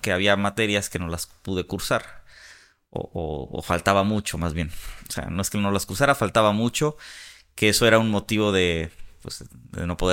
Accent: Morelia, Michoacán, Mexico; Yo nací en Morelia, Michoacán. Ahí crecí, ahí me desarrollé, ahí estudié la carrera en la Universidad Michoacana de San Nicolás de Hidalgo, soy nicolaita.

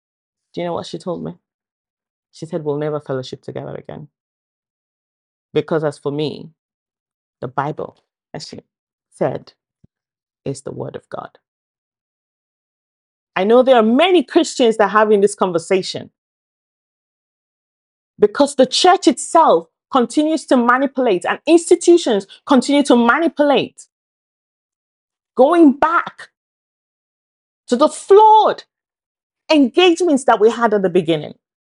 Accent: Nigeria; I grew up in Nigeria. And I tell you, we're quite religious where I am from. I lived a life of church, home, church, home.

